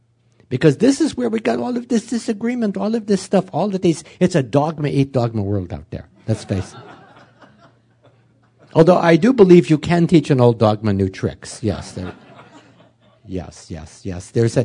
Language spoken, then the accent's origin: English; Oklahoma, United States; I believe it or not, I grew up in Oklahoma. I'll explain the accent. I grew up in Oklahoma in a Methodist family.